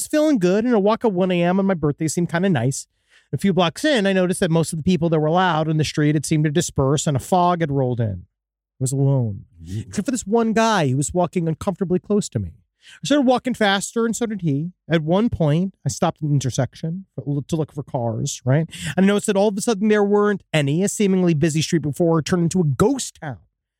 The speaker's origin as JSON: {"language": "English", "country": "Australia", "said": "I'm from Australia."}